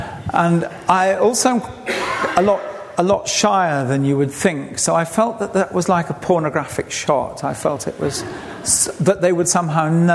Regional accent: England, United Kingdom; So I think you already realise that I am quite troubled with being English, but there's nothing going to... I can't do anything about it.

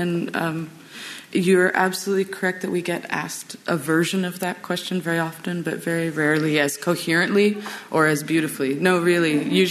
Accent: Canada; for me as an outsider, right, as a Canadian

